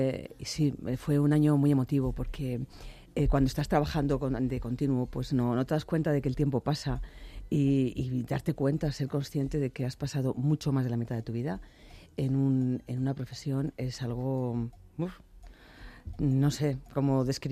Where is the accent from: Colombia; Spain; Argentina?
Spain; Salamanca, Castile and León; realmente me encanta mi tierra. Es algo que se plasma en todas las colecciones que hago, en todo mi diseño. Esa sobriedad, esa elegancia que tiene Castilla y León, que tiene Salamanca, pues la llevo conmigo.